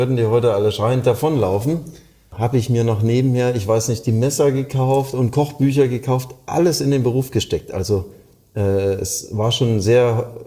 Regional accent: Halle, Saxony-Anhalt, Germany; born there; now in Baden-Baden, Germany

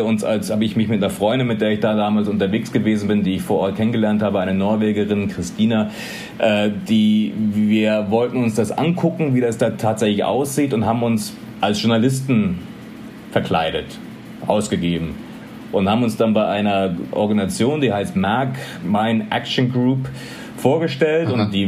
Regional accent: Munich, Bavaria, Germany; ich war ein Landei, ich bin in der Vorstadt von München aufgewachsen

